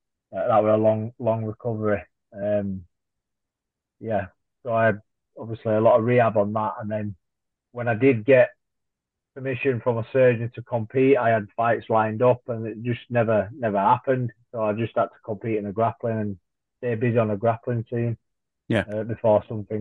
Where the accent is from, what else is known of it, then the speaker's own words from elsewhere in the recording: Leeds, Yorkshire and the Humber, United Kingdom; Yeah, so like I'm from Leeds, so I did like to compete on that show because it's quite local